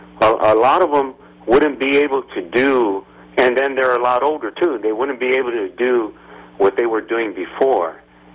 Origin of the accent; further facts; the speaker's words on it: California, United States; moved away; they moved out of state and stuff, just like I'm from California.